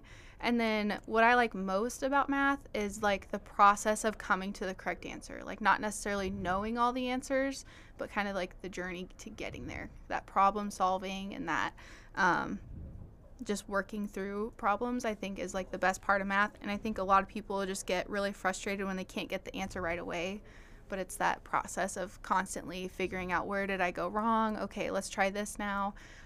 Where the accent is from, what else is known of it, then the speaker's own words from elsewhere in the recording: Henderson, Nebraska, United States; Yeah, so I'm originally from Henderson, Nebraska, which is about 45 minutes down the road from here.